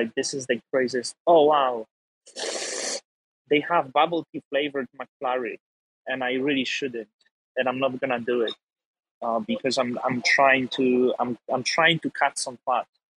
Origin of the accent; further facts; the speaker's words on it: Poland; English is a second language; I think the best McDonald's ever is in my home country of Poland.